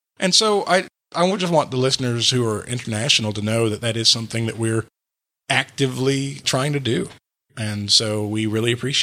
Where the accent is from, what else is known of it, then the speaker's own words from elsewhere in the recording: Wales, United Kingdom; I would love to take you around my home country, that is Wales, paradise on earth, of which you were unaware.